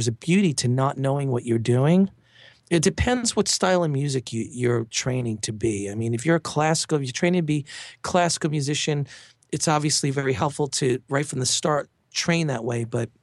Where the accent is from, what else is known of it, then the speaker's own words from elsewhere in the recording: Queens, New York, United States; Originally from New York.